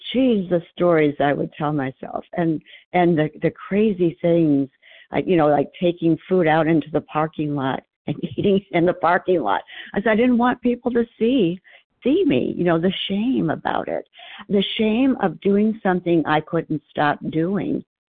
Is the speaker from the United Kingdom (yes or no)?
no; Arizona, United States; from Arizona.